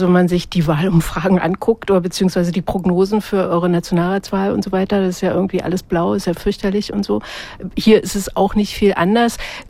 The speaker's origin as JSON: {"language": "German", "region": "Berlin", "country": "Germany", "said": "also ich komme ja aus Ostberlin und wenn ich nach Wien kam"}